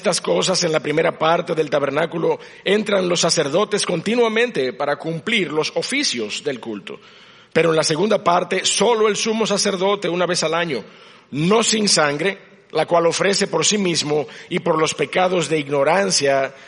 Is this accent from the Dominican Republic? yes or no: yes; La Vega, Dominican Republic; Yo vengo de un campo, mi hermano. Yo nací en La Vega, en un campo de La Vega.